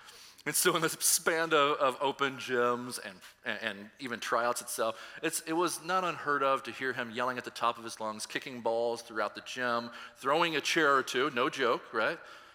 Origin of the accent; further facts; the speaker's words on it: Louisville, Kentucky, United States; And for me, growing up in Louisville, Ballard High School is like the power of basketball.